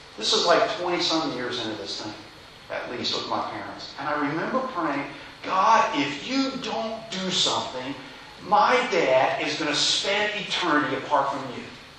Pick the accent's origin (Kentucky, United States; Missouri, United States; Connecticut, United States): Kentucky, United States; Louisville; I grew up in Louisville, Kentucky, one of the pieces of the Bible Belt.